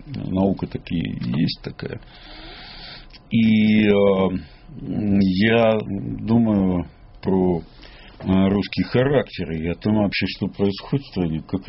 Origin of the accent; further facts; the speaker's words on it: Ukraine; Так-то украинец...